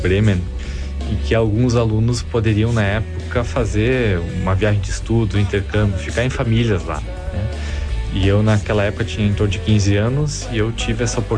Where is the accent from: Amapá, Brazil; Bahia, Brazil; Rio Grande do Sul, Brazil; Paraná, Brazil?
Rio Grande do Sul, Brazil; Salvador do Sul; moved away; Bem, eu nasci em Linha São João, no interior de Salvador do Sul, tá? É uma pequena localidade que tem no interior gaúcho